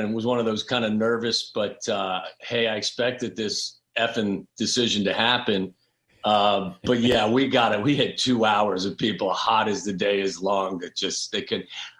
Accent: Cincinnati, Ohio, United States; I think it was like 7 or 8 years old, I grew up in Cincinnati, and all I wanted for Christmas one year was an Archie Griffin jersey.

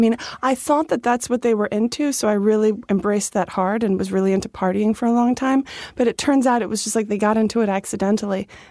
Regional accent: New York, United States; So, for example, I grew up near the Walt Whitman Mall because Walt Whitman's birthplace is in Melville

